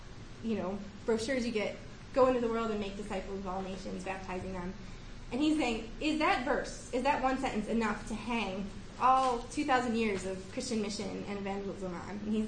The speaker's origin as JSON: {"language": "English", "town": "Cleveland", "region": "Ohio", "country": "United States", "said": "We're from Cleveland, so we've just stayed together."}